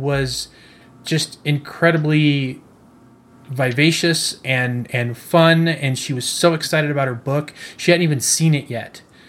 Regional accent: Fresno, California, United States; I grew up in Fresno.

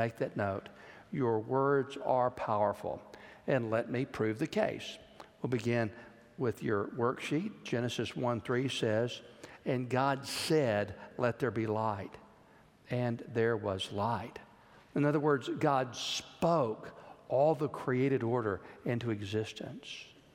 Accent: Georgetown, Texas, United States; That's where my dad grew up. I was from Georgetown, and Johnson City was where my grandmother lived.

